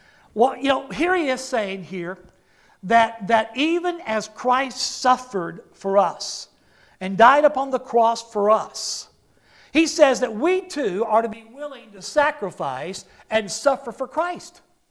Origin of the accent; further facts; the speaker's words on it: Oklahoma, United States; also born or lived in Texas; I was born and raised in Oklahoma. And at that time, I was preaching in Texas.